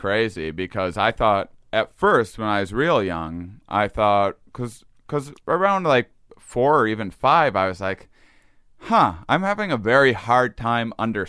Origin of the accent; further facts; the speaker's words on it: Wisconsin, United States; accent: Wisconsin; Oh yeah. And then, that was my Wisconsin accent